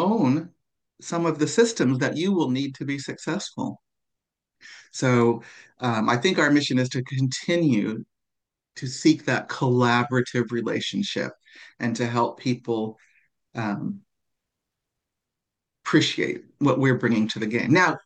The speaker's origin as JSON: {"language": "English", "country": "United States", "lives_now": "England", "said": "As an American who lived 20 years in England"}